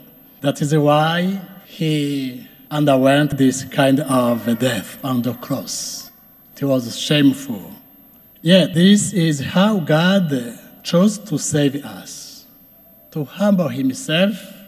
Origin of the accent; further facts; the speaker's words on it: Burundi; first language Kirundi; English is a second language; I may say this mass in my native language, Kirundi.